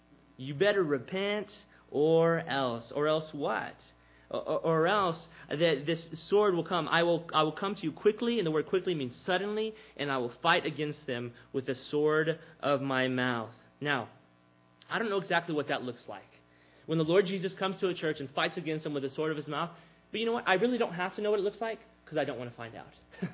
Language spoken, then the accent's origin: English; Texas, United States; I'm Texan, like steak, okay?